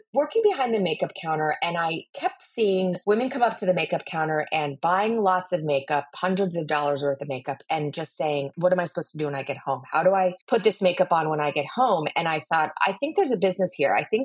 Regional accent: Vermont, United States; I grew up in Vermont, a very, very, very small town in Vermont. No sidewalks, no streetlights, really just a village.

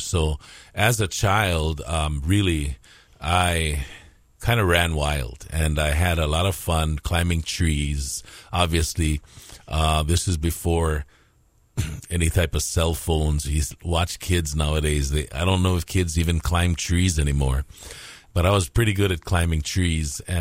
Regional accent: Ewa Beach, Hawaii, United States; also born or lived in Palolo; I grew up in Palolo, way back in Palolo housing, actually, up until the age of 7 or 8. And then my parents, Paul and Rosita, moved to Eva Beach. And so from about the age of 8 on, I grew up in Eva Beach.

